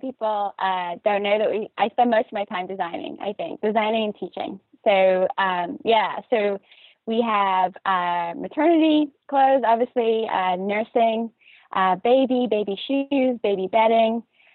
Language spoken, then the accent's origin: English; London, United Kingdom; growing up in North London with not a big family.